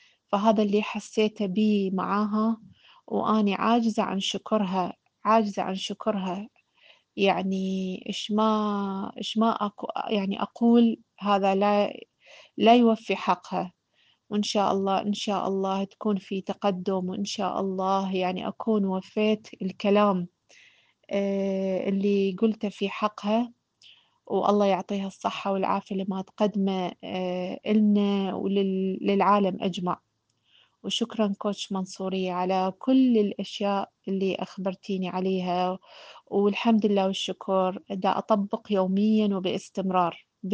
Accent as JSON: {"language": "Arabic", "country": "Iraq", "said": "من العراق،"}